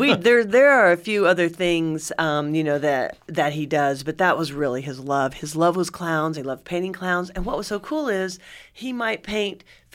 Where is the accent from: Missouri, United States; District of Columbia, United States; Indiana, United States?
Indiana, United States; Vincennes; I am. I grew up in Vincennes, went away to college, and I was gone for about 25 years, and then when I came back in 2007, I was working there